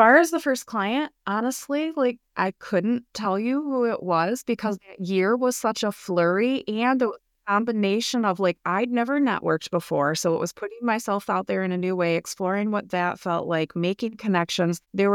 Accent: Michigan, United States; She's from Michigan. I'm from Michigan.

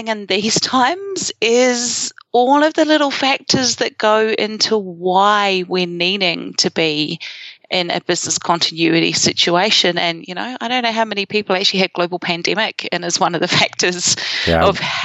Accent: Christchurch, Canterbury, New Zealand; But that's my hometown.

